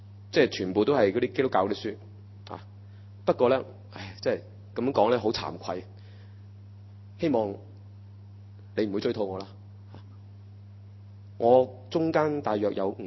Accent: Hong Kong; 我哋香港人係咪咁噶？

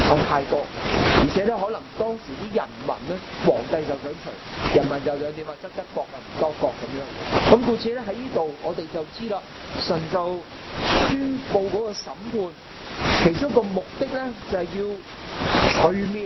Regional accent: China; 即係好似我哋中国人嘅传统㗎嘛，即係屋企度安个位就得㗎啦。

